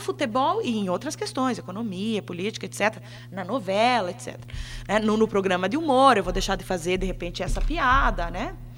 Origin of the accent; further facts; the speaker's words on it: Santa Catarina, Brazil; also born or lived in Rio Grande do Sul; Sou catarinense.